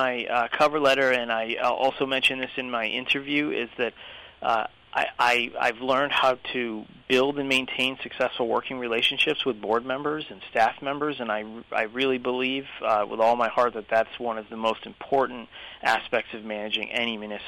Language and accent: English; Great Barrington, Massachusetts, United States; I'm a Great Barrington native, born and raised in Great Barrington. I have a long, long family history in Great Barrington, lots of family, lots of friends.